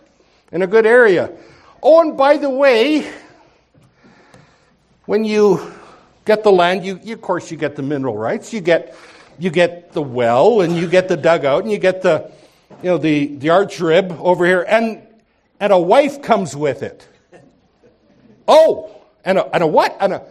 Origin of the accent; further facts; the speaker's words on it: Nipawin, Saskatchewan, Canada; I grew up in Nipawin, Saskatchewan.